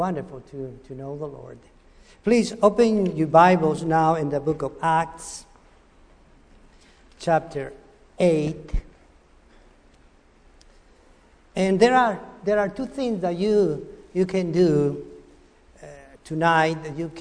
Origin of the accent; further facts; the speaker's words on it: Peru; born there; English is a second language; moved away; also born or lived in United States / Spain; I was born in Peru, and the only thing I knew was speaking Peruvian. Then when I went to the States, I learned to speak English because in the Tennessean way.